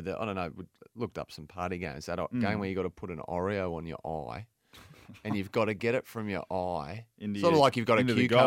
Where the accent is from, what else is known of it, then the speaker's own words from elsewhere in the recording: Mornington Peninsula, Victoria, Australia; Peninsula, Mornington Peninsula.